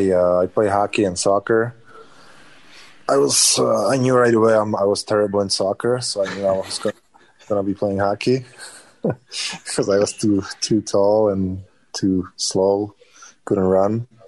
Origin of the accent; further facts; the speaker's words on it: České Budějovice, South Bohemian Region, Czechia; English is a second language; It's a different one, but it's still in my hometown.